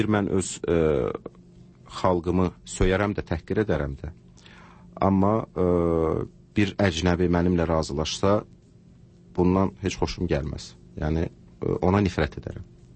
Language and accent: Azerbaijani; Baku, Azerbaijan; Ki, mən məsələn, Sovetskada doğulub böyümüşəm. Nə məhli olduğu məlumdur da.